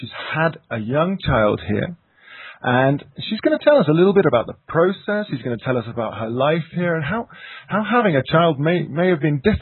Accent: England, United Kingdom; now in Colombia; You know, I'm an expat. I'm English. I, you know, at some point hope to have children here in Colombia.

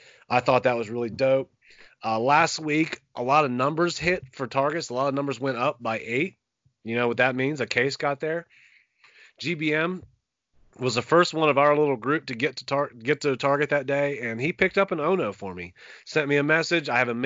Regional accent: Ohio, United States; I can't believe that people take the time out of their day to send us shit because we're knuckleheads from Ohio.

